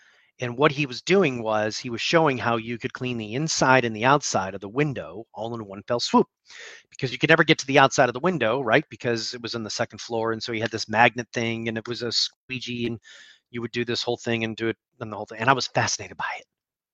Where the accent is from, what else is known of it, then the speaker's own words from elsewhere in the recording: Mount Prospect, Illinois, United States; Elmhurst Avenue, which is where we grew up in Mount Prospect.